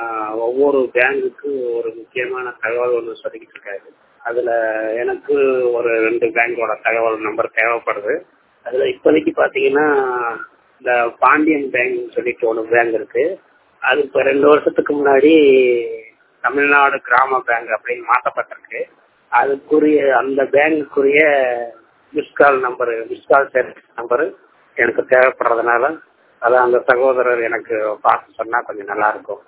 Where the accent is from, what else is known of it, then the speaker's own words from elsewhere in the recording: Tamil Nadu, India; நான் விருதுநகர் மாவட்டத்தை சேர்ந்தவர்.